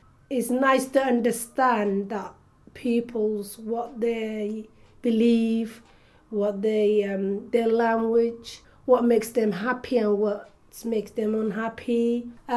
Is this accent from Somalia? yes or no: yes; Somaliland, Somalia; now in Sheffield, United Kingdom; I came from Somaliland to Addis Ababa in Ethiopia. Stayed there for about a while, and then I moved to here into UK in 1990, and I came to Sheffield, North England. Then we settled here as a family.